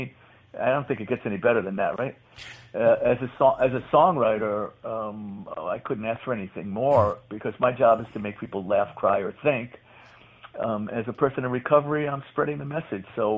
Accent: The Bronx, New York, United States; I mean, I grew up in the Bronx, so that just makes me a talker right from the get go.

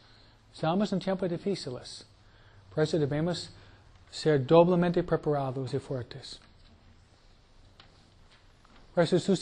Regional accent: New York, United States; él viene de Tennessee, yo vengo de Nueva York.

